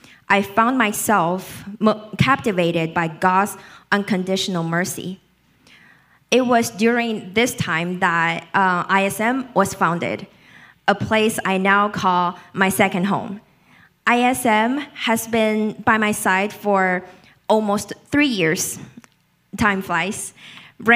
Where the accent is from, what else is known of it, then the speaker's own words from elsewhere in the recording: China; English is a second language; moved away as an adult; now in United States; I was born and raised in China for 18 years, and I came to study abroad in the States in 2019.